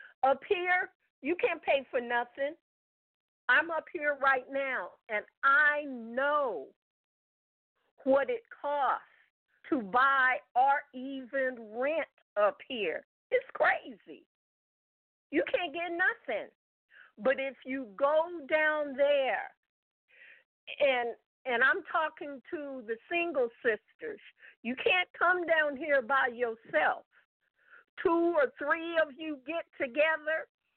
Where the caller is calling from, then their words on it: California, United States; I'm in Islam. California.